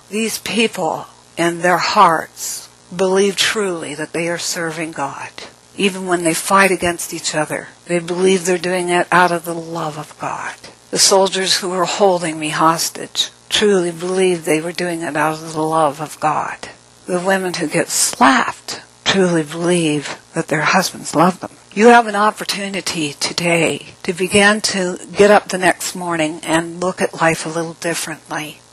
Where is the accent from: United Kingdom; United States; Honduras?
United States; I'm an American, please help me, come get me now.